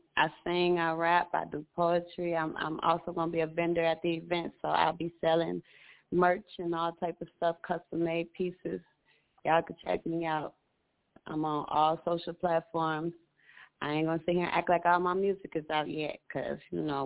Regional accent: Minneapolis, Minnesota, United States; since I'm originally from Minnesota, you know, born in South Minneapolis, I've been here for a long time

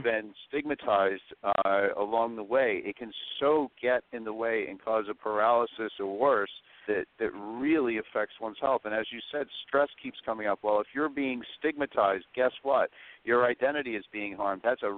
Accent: Ireland; I felt like I was sweating Guinness as an Irishman.

